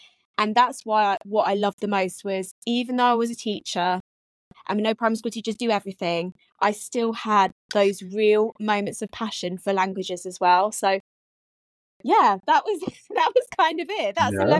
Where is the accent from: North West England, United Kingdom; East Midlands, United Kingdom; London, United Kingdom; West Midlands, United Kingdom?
West Midlands, United Kingdom; Hereford; also born or lived in Wales; So I was born in Wales, went to school in Hereford.